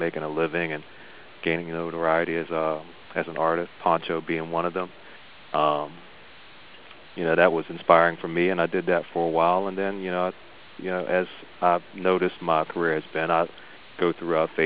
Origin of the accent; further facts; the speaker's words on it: West Virginia, United States; I grew up in West Virginia, by the way, in a little small town right outside of Morgantown, where West Virginia University is located, if that helps place the geography for you.